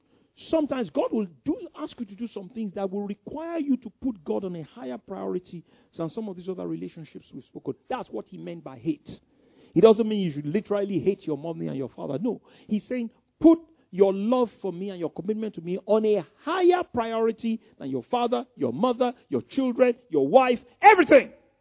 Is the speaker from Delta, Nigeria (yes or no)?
no; Ikoyi, Lagos, Nigeria; I gave them the name of some of my friends, and they wrote inside the program, who we grew up together in Ikoyi. Some of my close friends, we all grew up.